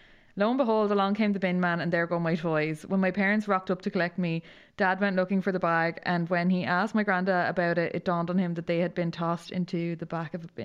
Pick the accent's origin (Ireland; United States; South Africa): Ireland; Connacht; I'm from Mayo, so that actually means true inconvenience, can't go anywhere, can barely walk outside the door.